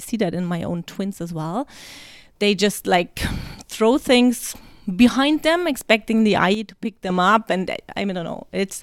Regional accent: Germany; English is a second language; now in China; So what I'm used to from Germany, just going out with the three kids by myself, is here often just not possible.

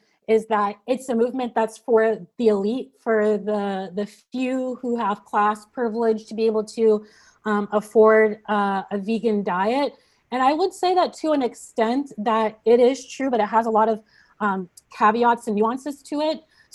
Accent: Nigeria; I grew up raised in a meat eating household and I just considered that to be normal. I don't have many memories of growing up in Nigeria

